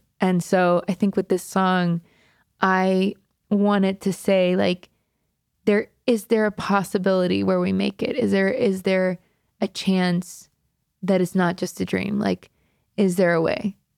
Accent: Pennsylvania, United States; also born or lived in Staten Island; so I was born in Staten Island, and then my parents moved us to a town of 900 people.

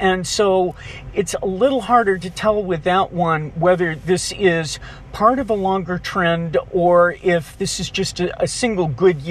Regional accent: New England, United States; I use fireflies. I grew up in New England. That's what we called them there.

